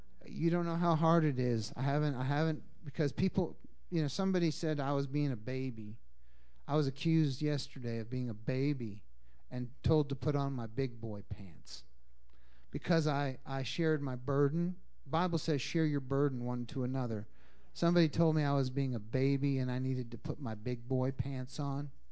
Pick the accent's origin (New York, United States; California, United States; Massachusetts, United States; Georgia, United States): Massachusetts, United States; Boston; I come from Boston.